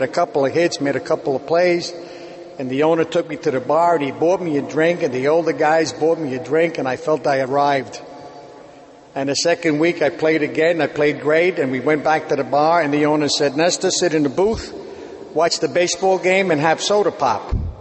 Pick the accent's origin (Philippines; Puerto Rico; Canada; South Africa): Puerto Rico; born there; I was born in Puerto Rico, and my father died when I was 3 years old.